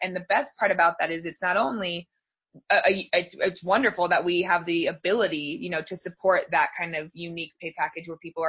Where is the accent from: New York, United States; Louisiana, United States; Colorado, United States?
Colorado, United States; You guys are from my home state of Colorado, so I'm a big FastStaff fan.